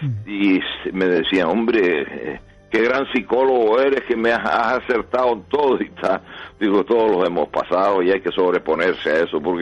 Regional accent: Canary Islands, Spain; soy el primer canario que cruza el Atlántico a vela en solitario

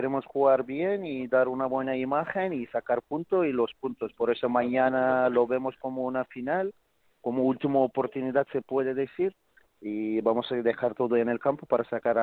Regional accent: Turkey; now in Spain; viviendo 12 años en España, la mitad estoy con España, pero mañana soy turco totalmente.

